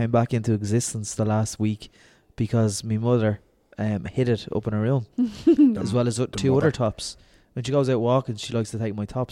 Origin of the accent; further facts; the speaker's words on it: Ireland; It was quite relevant to us, to Irish people as well.